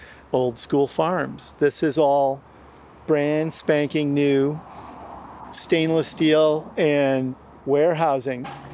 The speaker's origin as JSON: {"language": "English", "region": "Illinois", "country": "United States", "tie": "born or raised there", "said": "I grew up in Northern Illinois, and we would go on family trips to Wisconsin"}